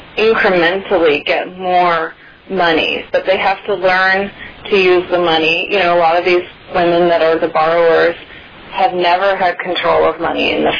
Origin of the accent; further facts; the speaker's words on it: Milwaukee, Wisconsin, United States; growing up in Milwaukee, you know, you don't think of the film business. I didn't think of it as a career.